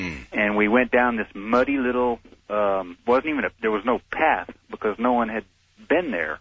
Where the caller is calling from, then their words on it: El Paso, Texas, United States; in El Paso.